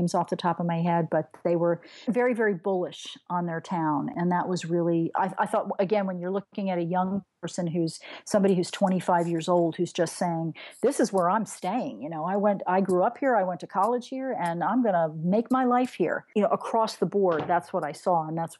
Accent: Philadelphia, Pennsylvania, United States; as you know, I'm from Philadelphia. There's certain etiquette that goes with cheesesteaks.

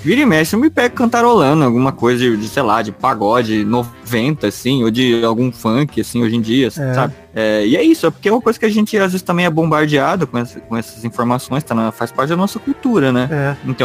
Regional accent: Brazil; A gente é latino, a gente é o único país que fala português aqui, né, na América do Sul.

